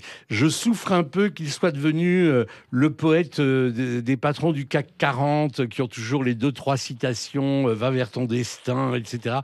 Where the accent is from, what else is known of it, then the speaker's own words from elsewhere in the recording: Provence-Alpes-Côte d'Azur, France; je suis natif du Luberon. J'y ai toujours une maison de village parce que c'est mon village natal et que j'ai besoin de m'y ressourcer.